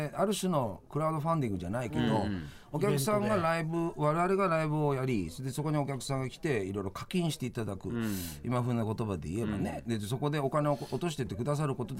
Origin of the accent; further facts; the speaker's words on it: Yamanashi, Japan; どっか俺も山梨県人なんだろうね